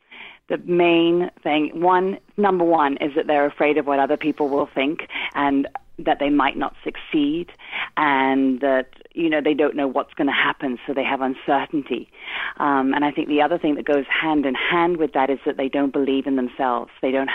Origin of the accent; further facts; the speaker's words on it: London, United Kingdom; growing up in London in a really kind of colorful life with a larger than life family and mother and father.